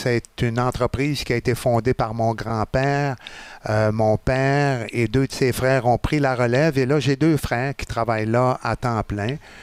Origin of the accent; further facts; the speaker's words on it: Saint-Tite, Quebec, Canada; J'ai grandi à Saint-Tite, j'ai étudié là-bas, à Shawinigan, puis à Trois-Rivières. Je suis venu faire des études à l'Université du Québec à Trois-Rivières. Donc oui, Saint-Tite est ma ville de naissance.